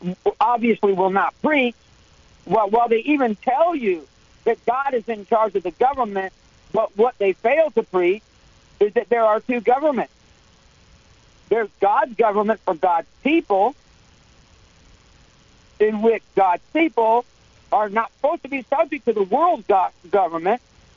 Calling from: South Dakota, United States; I'm calling from South Dakota.

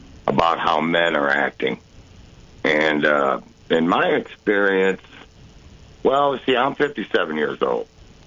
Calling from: Illinois, United States; I'm calling from Southern Illinois, more or less like the Metro East of St. Louis.

